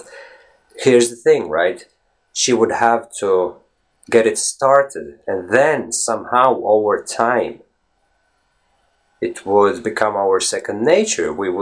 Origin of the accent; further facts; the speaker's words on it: Latvia; first language Latvian; English is a second language; the teacher used to speak with us in Latvian, which is my native language, right?